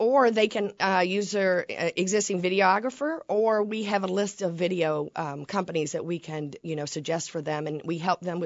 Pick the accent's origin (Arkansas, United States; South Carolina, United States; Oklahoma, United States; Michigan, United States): South Carolina, United States; South Carolina.